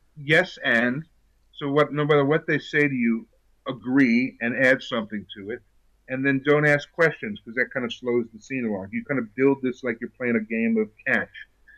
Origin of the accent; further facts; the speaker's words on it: New York, United States; That was the turning point of my life. Is growing up in New York, there were heavy, you know, comedians.